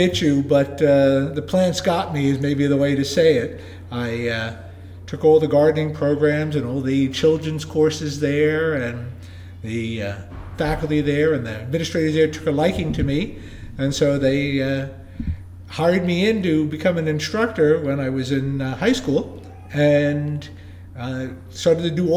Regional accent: Bronx, New York, United States; No. I grew up in the Bronx.

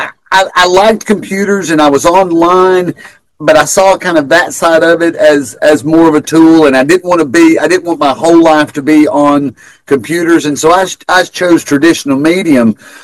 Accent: Kingston, Tennessee, United States; Well, I grew up in Roane County, like you said. I'm from Kingston, Tennessee, just south of the river.

